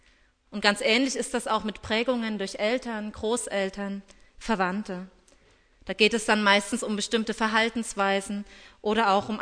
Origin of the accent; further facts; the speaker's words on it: Germany; Wenn ich zum Beispiel an meine Kindheit im System der DDR denke